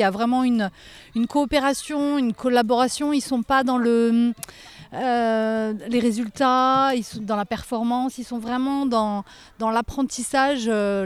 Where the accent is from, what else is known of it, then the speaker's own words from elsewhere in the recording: Abeilhan, Occitanie, France; Je viens de, du village d'Abeillan.